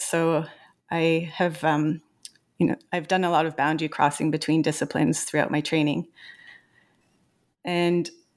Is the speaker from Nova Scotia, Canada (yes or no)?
no; Montreal, Quebec, Canada; I grew up in Montreal, Quebec